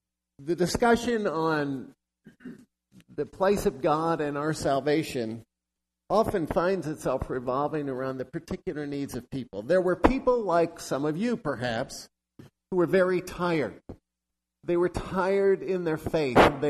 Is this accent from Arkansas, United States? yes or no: no; Wilmington, Delaware, United States; I'm from Wilmington, Delaware.